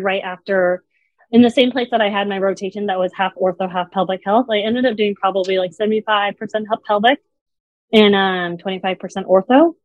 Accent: Laguna Niguel, California, United States; I'm from Laguna Niguel, which is actually where your clinic is

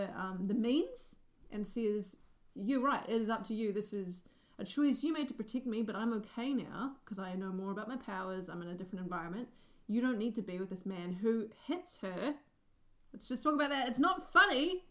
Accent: New Zealand; I'm a New Zealander

